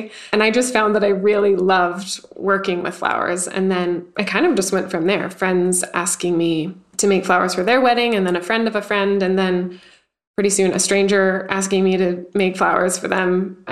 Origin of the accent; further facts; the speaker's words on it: Salt Lake City, Utah, United States; I grew up in Salt Lake City, and we had a creek and a really like dry mountain with sagebrush and cactus on it in my backyard.